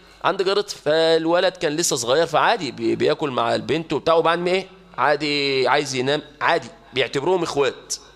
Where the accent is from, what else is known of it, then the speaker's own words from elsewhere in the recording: Mansoura, Dakahlia, Egypt; اظن طبعا عندنا في المنصورة حصلت حالات دي كتير